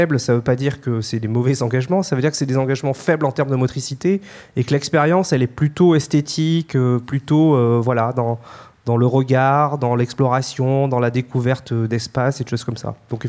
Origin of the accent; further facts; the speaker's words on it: Nouvelle-Aquitaine, France; j'écoutais d'autant plus que je suis de Dordogne, en fait.